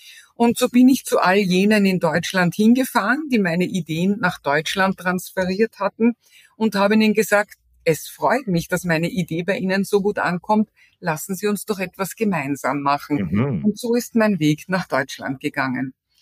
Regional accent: Vienna, Austria; accent: Austrian; now in Germany; bitte nicht irritieren lassen von meiner österreichischen Aussprache. Ich bin Österreicherin, ich bin Wienerin

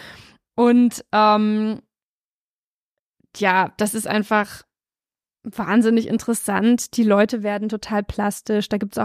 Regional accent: Ilmenau, Thuringia, Germany; Bei dir klingeln jetzt alle Glöckchen, weil ich komme aus Ilmenau

